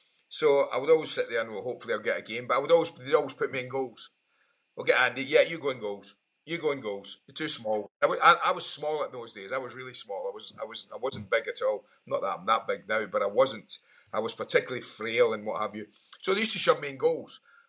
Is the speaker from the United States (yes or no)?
no; Glasgow, Scotland, United Kingdom; Now, I was the youngest of four boys and who were all born and bred in Glasgow.